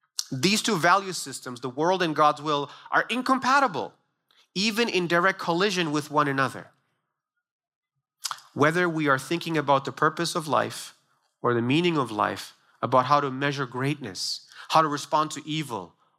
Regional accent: Sri Lanka; We're born on the same island, this tiny island of 19, 20 million people

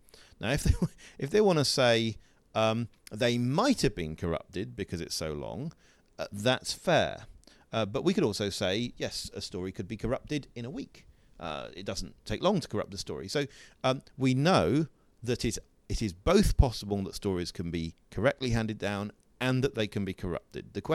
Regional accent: United Kingdom; So I'm from Britain, but in Britain, I could go to Manchester or I could go to Oxford

